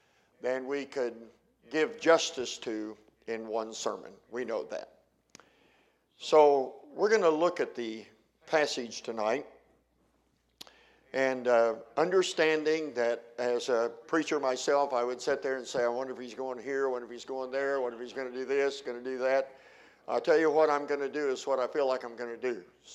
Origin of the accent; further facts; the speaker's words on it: Perry, United States; And so my dad took his wheat crop check into the exchange bank in my hometown of Perry, town of 5,000 people. Everybody knew everybody.